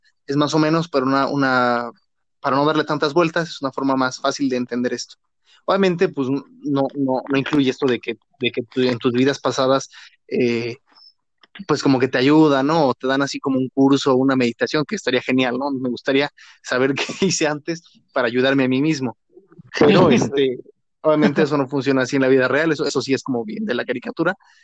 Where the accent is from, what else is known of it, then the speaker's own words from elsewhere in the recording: Mexico; Pues sí, soy mexicano, ¿no?